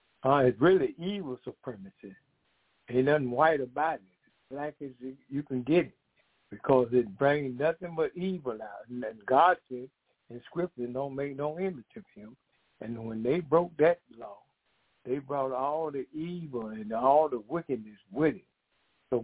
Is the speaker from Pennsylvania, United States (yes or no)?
no; Decatur, Georgia, United States; I'm from Decatur, Georgia